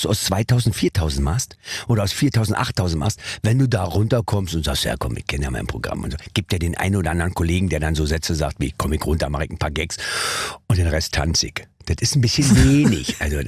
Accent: Germany; wir sind Deutscher, wir sind Ausländer, in Spanien halt.

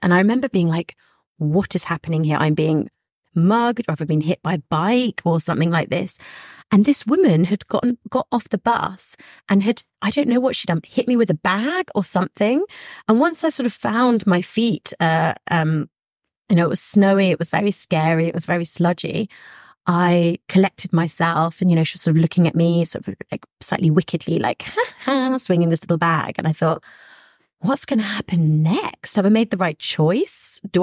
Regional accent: London, United Kingdom; But, you know, I'm from London. I'm used to that.

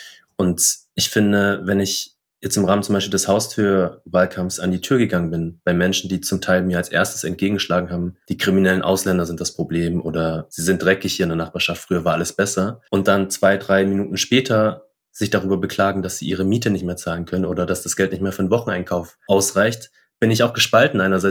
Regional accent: Riesa, Saxony, Germany; Ich bin ja in Riesa aufgewachsen. Das ist eine Kleinstadt zwischen Dresden und Leipzig. Und ich bin da so mit 6 Jahren hingezogen, habe dann die größte Zeit meiner Jugend da verbracht.

